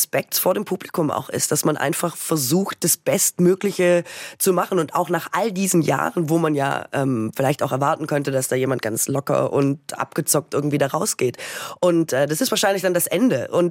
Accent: West Germany, Germany

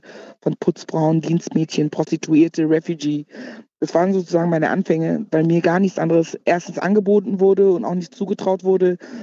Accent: Cologne, North Rhine-Westphalia, Germany; Afro-Kölsche, als Migrantin in diesem Land lebe und aufgewachsen bin, mich sozusagen natürlich irgendwo als Deutsche fühle, aber natürlich auch sage, ich bin eine ghanaische Frau

